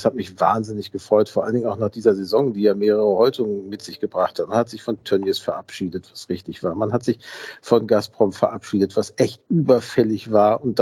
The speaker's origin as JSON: {"language": "German", "region": "North Rhine-Westphalia", "country": "Germany", "said": "Schunkeln ist nicht meine Musik, dass ich bin Westfale, kein Rheinländer."}